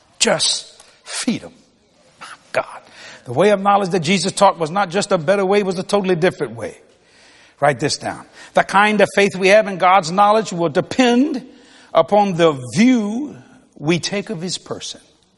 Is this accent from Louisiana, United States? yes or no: yes; Louisiana, United States; I mean, I'm a Cajun boy.